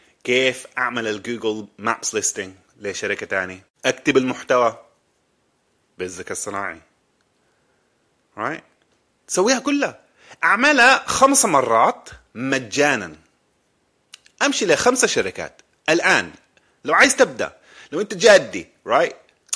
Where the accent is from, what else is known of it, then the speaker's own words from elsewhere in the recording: Sudan; انا قاعد في السودان وانا سوداني